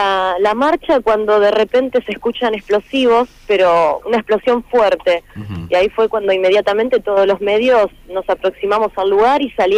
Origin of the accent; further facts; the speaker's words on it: Lucas González, Entre Ríos, Argentina; Exactamente, los pagos luquenses.